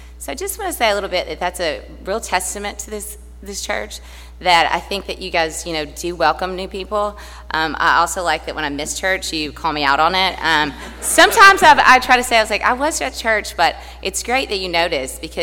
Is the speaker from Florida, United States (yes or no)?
no; Dresden, Tennessee, United States; now in Nashville, United States; I'm currently still a member of my hometown church. I grew up Methodist and was very involved. I still am. I'm from West Tennessee, Dresden.